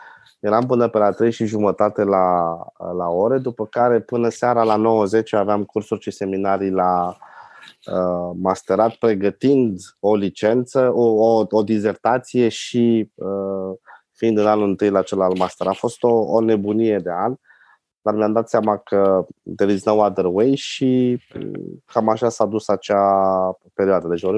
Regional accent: Râmnicu Vâlcea, Vâlcea County, Romania; now in Bucharest, Romania; am 35 de ani, acum locuiesc în București, sunt de fel din Râmnicu Vâlcea, născut și crescut acolo.

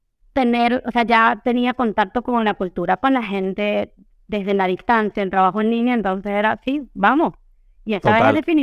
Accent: Venezuela; moved away as an adult; also born or lived in Colombia; now in Mexico; decidí mudarme definitivamente a México, porque yo soy venezolana

